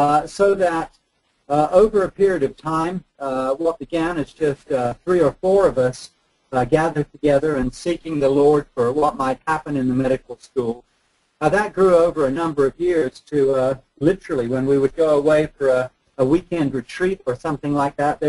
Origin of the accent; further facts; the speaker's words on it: England, United Kingdom; because we come from England, we're very used to the Church of England